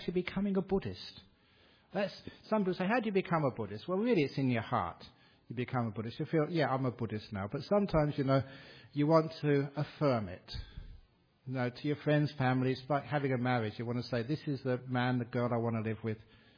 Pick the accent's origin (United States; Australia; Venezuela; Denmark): Australia; I said, "I'm from Australia."